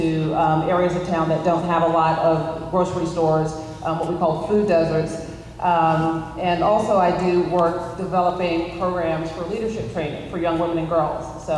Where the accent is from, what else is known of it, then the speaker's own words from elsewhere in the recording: Louisville, Kentucky, United States; I'm a Democratic candidate for mayor. I grew up here in Louisville and went to St. Francis High School.